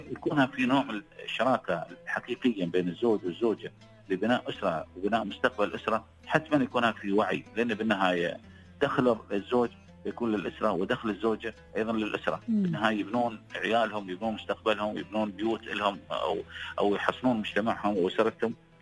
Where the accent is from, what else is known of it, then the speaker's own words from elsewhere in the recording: United Arab Emirates; هنا بالذات عندنا بالإمارات